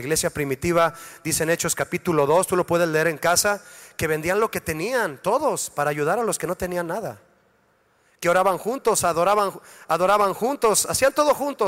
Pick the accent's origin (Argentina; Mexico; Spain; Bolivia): Mexico; como buenos mexicanos diríamos